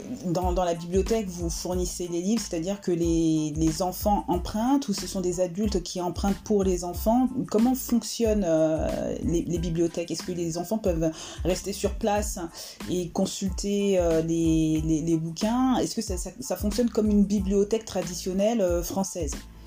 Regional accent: France; comme ça l'est actuellement chez nous en France

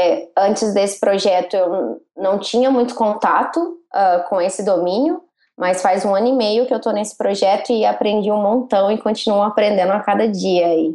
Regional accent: Minas Gerais, Brazil; accent: southern Minas Gerais; Na Universidade Federal de Alfenas, no sul de Minas. Também, então tenho sotaque um pouco do sul de Minas.

